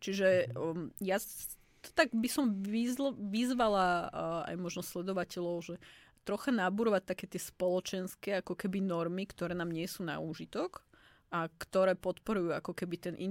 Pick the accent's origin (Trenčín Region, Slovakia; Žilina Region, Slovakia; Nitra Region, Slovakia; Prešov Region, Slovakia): Nitra Region, Slovakia; Topoľčany; Ja som pochádzala z Topolčian